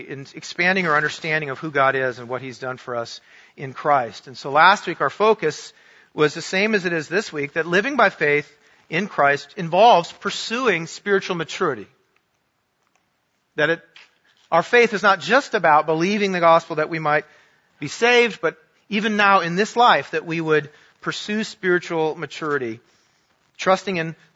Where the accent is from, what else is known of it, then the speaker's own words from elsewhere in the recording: Minnesota, United States; also born or lived in New York; now in Florida, United States; And I grew up in Minnesota and upstate New York, where there is this stuff that comes in the wintertime called snow.